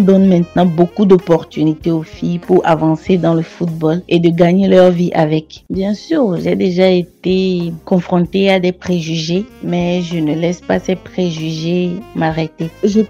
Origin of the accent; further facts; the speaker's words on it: Togo; J'ai grandi à Thiéry et à l'époque, il n'y avait pas vraiment un centre de formation de football. Je ne jouais que pour m'amuser et parce que ça me faisait du bien. Donc c'est après le bac que j'ai rejoint Lomé.